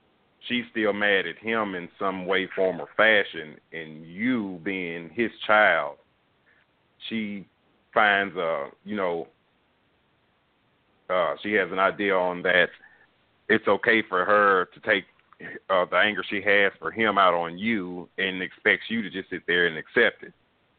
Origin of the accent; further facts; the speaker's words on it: Nashville, Tennessee, United States; But, I'm from Nashville, Tennessee.